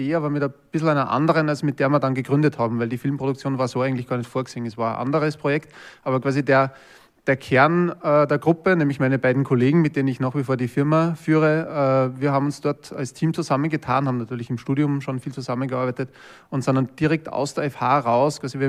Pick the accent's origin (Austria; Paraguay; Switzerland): Austria; Linz, Upper Austria; Ich bin aus Linz ursprünglich, also aus Oberösterreich